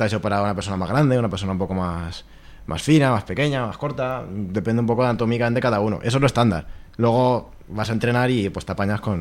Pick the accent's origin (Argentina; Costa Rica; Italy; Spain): Spain; Alicante, Valencian Community; No, no soy de Badalona, pero los de Alicante no estamos acostumbrados a estas condiciones.